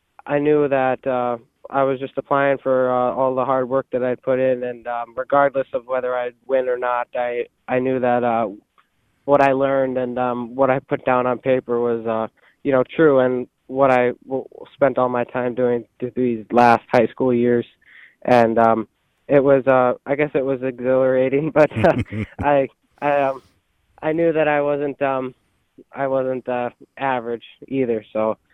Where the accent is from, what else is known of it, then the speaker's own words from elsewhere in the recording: Max, North Dakota, United States; I come from Max, North Dakota, I farm myself, some acres, some grain crops.